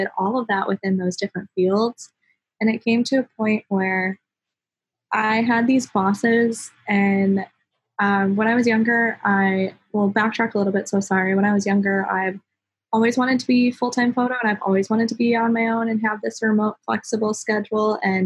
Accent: South Dakota, United States; also born or lived in Minnesota; because I am from South Dakota, but I went to college in Minnesota, and then I now live in North Carolina.

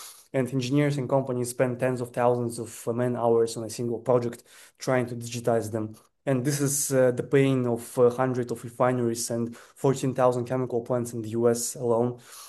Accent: Kazakhstan; growing up in Kazakhstan, somewhere in Central Asia, you know.

